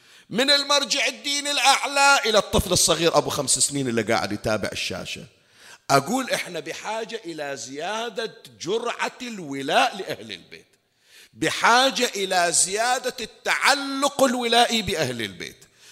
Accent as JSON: {"language": "Arabic", "country": "Bahrain", "said": "الصوت الثاني اللي طلع إن شاء الله ما موجود عندنا بالبحرين"}